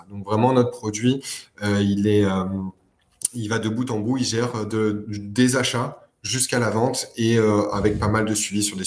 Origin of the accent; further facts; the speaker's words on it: Nice, Provence-Alpes-Côte d'Azur, France; je suis niçois, clairement. Je suis né ici, j'ai fait toutes mes études ici, j'ai toujours vécu ici.